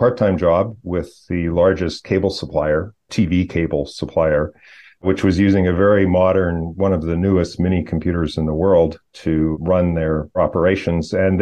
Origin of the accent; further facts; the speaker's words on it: Edmonton, Alberta, Canada; now in Vancouver, Canada; I grew up in Edmonton, Alberta, which is the provincial capital.